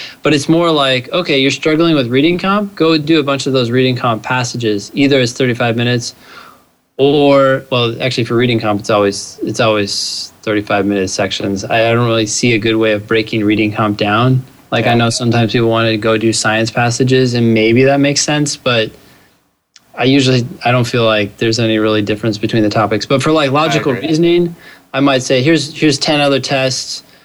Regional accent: Palo Alto, California, United States; Because, you know, I grew up in Palo Alto, so...

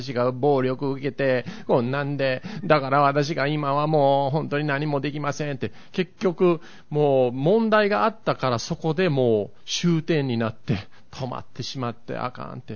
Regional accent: Yokohama, Kanagawa, Japan; 子供の時に私は横浜に住んでたんですけれども、小学校、家から小学校までだいたい30分歩いてたんですね。

